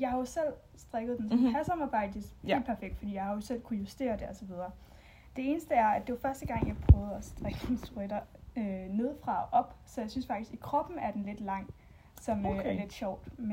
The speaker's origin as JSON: {"language": "Danish", "town": "Ribe", "region": "Region of Southern Denmark", "country": "Denmark", "lives_now": "Copenhagen, Denmark", "said": "og jeg er 24 år gammel. Jeg kommer fra Ribe og bor nu i København og studerer."}